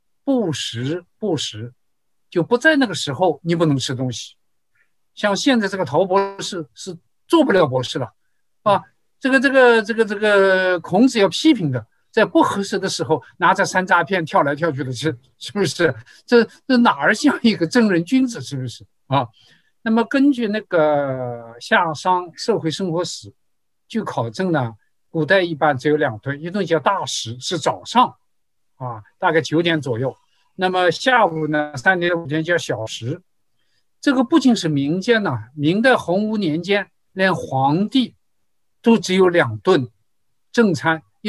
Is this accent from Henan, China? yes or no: no; Nanjing, Jiangsu, China; 我们那个来自南方啊，我和陶博士都来自南京，属于典型的江南人家。